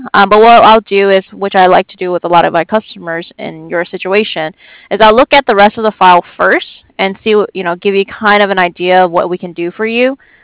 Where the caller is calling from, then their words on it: San Diego, California, United States; I'm in San Diego, California.